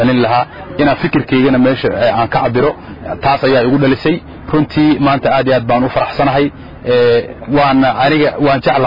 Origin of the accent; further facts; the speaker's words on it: Tambaydhabo, South West State, Somalia; born there; weliba waxaan ku daray waxaan ku dhashay degmada Tambaydhabo, waxaana ka mid ahay dhalinyarada reer Koonfur Galbeed.